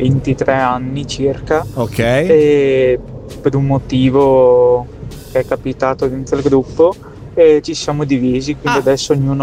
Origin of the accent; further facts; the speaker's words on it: Venice, Veneto, Italy; ci trovavamo tipo a Udine o dalle mie parti a Venezia, robe del genere.